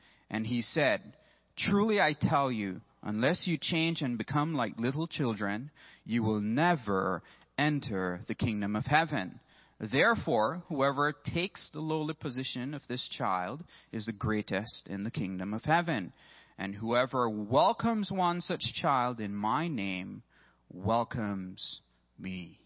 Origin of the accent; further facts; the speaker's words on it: Belize; Maybe it's just because I'm from Belize